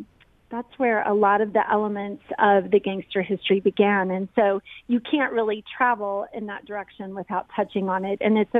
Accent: Kansas City, Missouri, United States; But I think being here and growing up in Kansas City

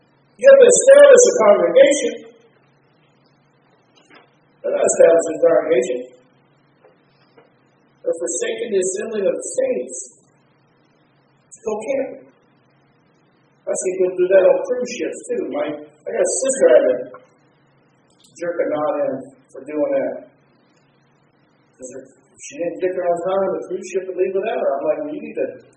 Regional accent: California, United States; the church I grew up in California used to do that.

